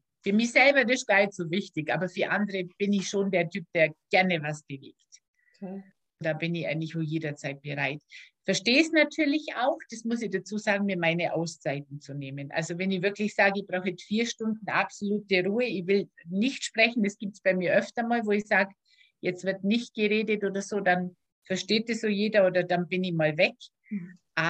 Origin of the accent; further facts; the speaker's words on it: Bavaria, Germany; ich als Allgäuer, Nähe der Berge, einfach einmal Meer und Nordsee